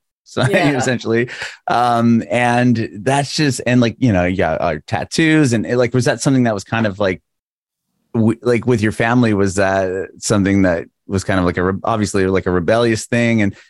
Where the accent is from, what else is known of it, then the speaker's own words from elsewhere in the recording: San Diego, California, United States; Well, I'm originally from San Diego.